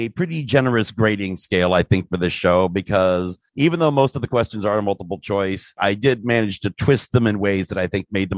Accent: Midwest, United States; accent: Midwestern; It's my Midwestern accent.

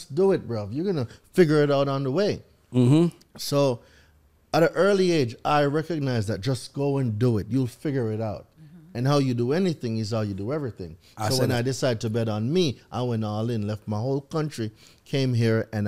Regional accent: Jamaica; moved away as an adult; I was born in Jamaica. Okay. Right? So I lived there for 20 years, and then I decided to take a chance on me and leave everything I knew to come to this country.

